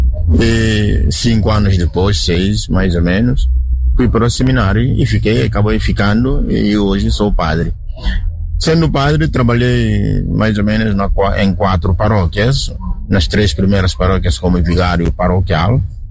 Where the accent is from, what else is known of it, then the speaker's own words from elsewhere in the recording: Guinea-Bissau; now in Curitiba, Brazil; padre diocesano da Guiné-Bissau. Nasci na Guiné ao mesmo tempo. Bom, sou da família que não é cristã